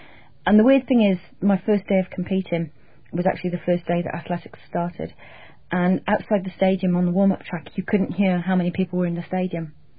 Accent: Cardiff, Wales, United Kingdom; I was born and brought up in Cardiff in South Wales

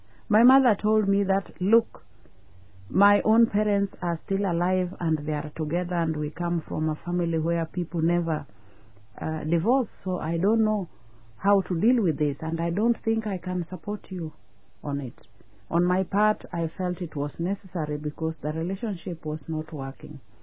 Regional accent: Western, Kenya; I'm a Kenyan woman from Western Kenya, and I'm a Luo by tribe.

